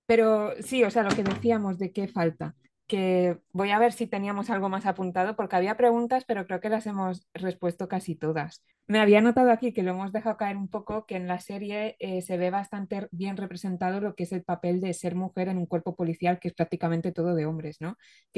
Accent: Barcelona, Catalonia, Spain; yo lo noté muchísimo porque soy de Barcelona

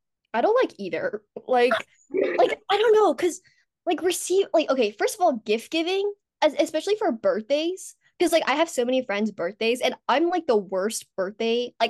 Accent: California, United States; I'm CFO, and I'm from Bay Area.

